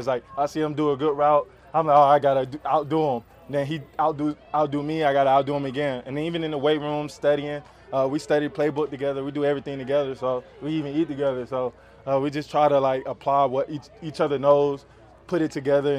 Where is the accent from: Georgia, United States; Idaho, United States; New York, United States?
Georgia, United States; Atlanta; I grew up in Atlanta, so every day I still wake up, come into work, and I see him.